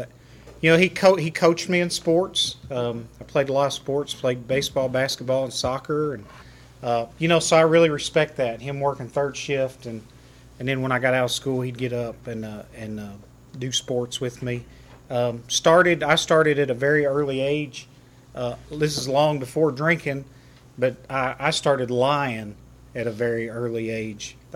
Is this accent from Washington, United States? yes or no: no; Dayton, Ohio, United States; also born or lived in Russell Springs / Lebanon; now in Murfreesboro, United States; I currently live in Murfreesboro. I was born and raised in Dayton, Ohio. Go Flyers, Elite Eight. I went to high school in Russell Springs, Kentucky.